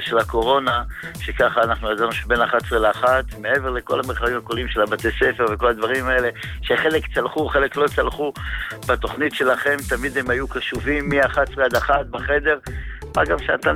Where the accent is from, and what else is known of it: Rehovot, Central District, Israel